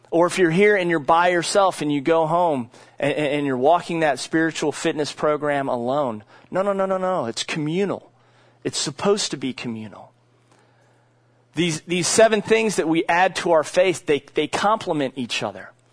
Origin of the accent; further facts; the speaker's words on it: United States; I love our country. Being an American is great.